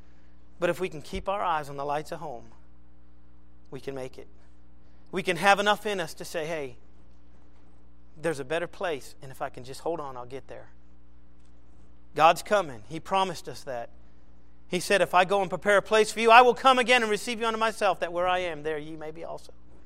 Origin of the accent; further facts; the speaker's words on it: Gloucester, Massachusetts, United States; I'm from the New England area. I'm from Massachusetts, Gloucester, to be exact. And it's very common for men to go out to sea in ships and not come back.